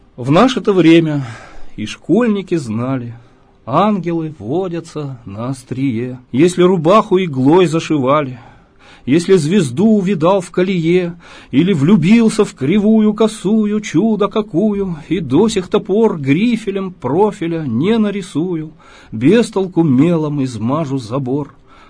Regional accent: Yekaterinburg, Sverdlovsk Oblast, Russia; Родился я в городе Свердловске. Ну, тогда Екатеринбург был Свердловском. Всю жизнь в этом городе живу, отлучаясь ненадолго. Только, пожалуй, больше, чем на пару месяцев я не уезжал из родного города никогда.

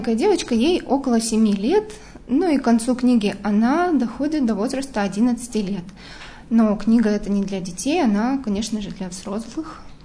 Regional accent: Amur Oblast, Russia; Я сама родом с Дальнего Востока, как раз-таки из этих мест, с Амурской области.

